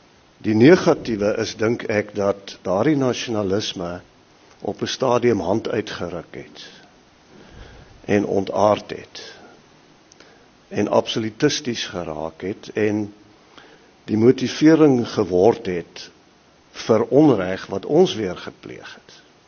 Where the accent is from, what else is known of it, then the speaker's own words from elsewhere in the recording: Mpumalanga, South Africa; born there; Ek is op die Hoofveld gebore, in Mpumalanga, en dit het my gevorm op 'n sekere manier